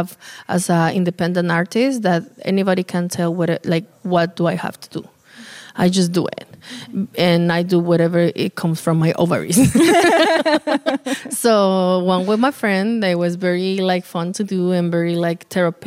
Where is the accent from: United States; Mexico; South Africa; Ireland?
Mexico; Being born and raised in Mexico.